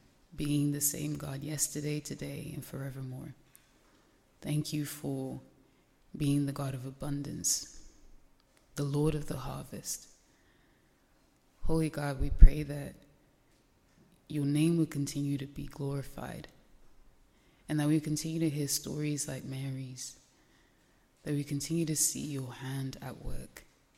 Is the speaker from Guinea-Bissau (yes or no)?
yes; Guinea-Bissau; I'm not American, but I am also African. I'm from West Africa. I'm from Guinea-Bissau, and we have lots of palm leaves